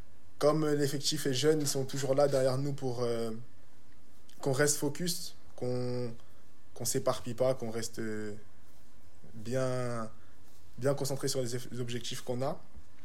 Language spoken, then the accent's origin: French; Évreux, Normandy, France; j'ai 22 ans. Je les ai eus là, tout fraîchement. Je viens d'Évreux, FC 27, en Normandie